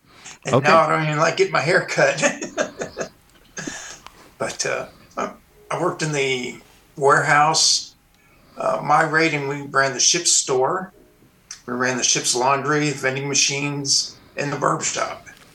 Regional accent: Chicago, Illinois, United States; born there; also born or lived in East Coast / West Coast; Well, I was born in Chicago, but I lived all over the country because my dad was a Korean Navy guy. So I lived East Coast, West Coast, but now I'm back here in the Midwest.

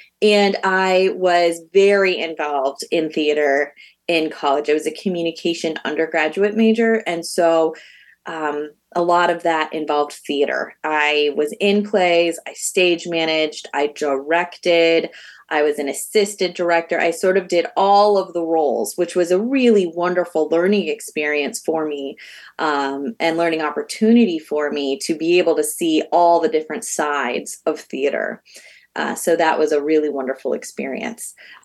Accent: Chesterton, Indiana, United States; also born or lived in Fort Wayne, Indiana; I actually grew up in the region. I grew up in Chesterton and graduated from Chesterton High School in the year 2000. And from there, went to college and ended up for the next 23 years in Fort Wayne, Indiana.

